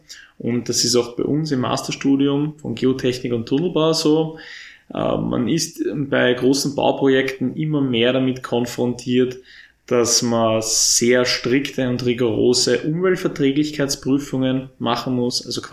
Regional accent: Vienna, Austria; now in Leoben, Austria; komme ursprünglich aus Wien.

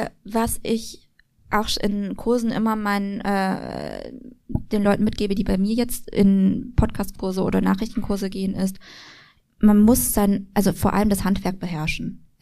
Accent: Bavaria, Germany; ich bin ja in Bayern geboren und aufgewachsen.

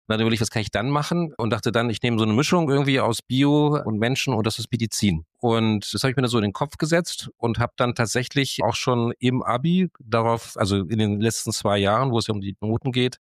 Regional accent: Neustadt am Rübenberge, Lower Saxony, Germany; also born or lived in Hannover; geboren bin ich in Hannover und bin dann im Alter von 7 oder sowas in eine Vorstadt von Hannover, also nicht Vorstadt, sondern also so ein Dorf in der Nähe von Hannover, das liegt am Steinhuder Meer, Neustadt an Rübenberge heißt das. Da bin ich dann groß geworden

